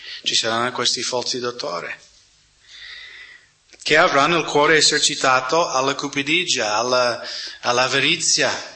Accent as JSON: {"language": "Italian", "country": "United States", "second_language": "Italian", "said": "perché sono americano"}